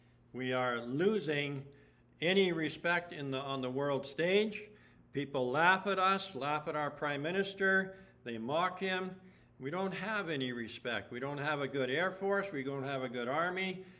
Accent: Canada; I'm a Canadian, and I want to defend Canada.

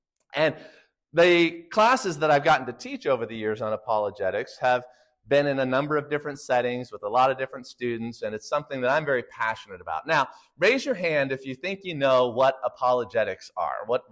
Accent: Lincoln, Nebraska, United States; I grew up in and around Lincoln, and I did public schools, and I graduated high school back in 93

